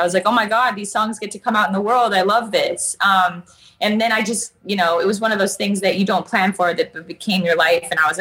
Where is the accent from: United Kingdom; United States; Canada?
Canada; Calgary, Alberta; now in Vancouver, Canada; So I was from Calgary, Canada, which doesn't have a lot going on.